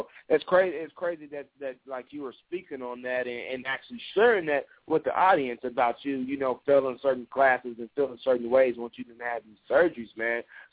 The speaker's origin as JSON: {"language": "English", "region": "Oklahoma", "country": "United States", "said": "I'm originally from Oklahoma, so I can completely relate to you when you say you're playing against, you know, somebody you used to go to war with, you know, during high school games"}